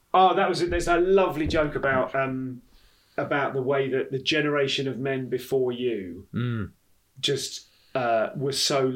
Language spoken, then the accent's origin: English; Leamington, West Midlands, United Kingdom; I grew up in Warwickshire.